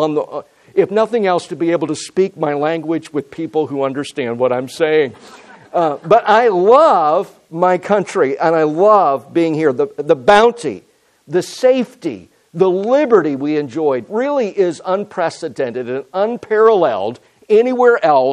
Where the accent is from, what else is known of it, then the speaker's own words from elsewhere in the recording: United States; We do live in the greatest nation on the earth, and I am privileged, we all are, to be called Americans. I've been outside of my country, my home country, for a handful of times.